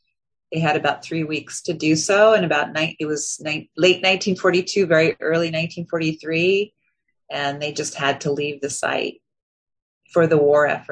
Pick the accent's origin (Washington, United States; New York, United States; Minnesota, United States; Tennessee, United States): Washington, United States; But it's also my hometown. And my hometown extends into the Hanford site. It was just part of our culture.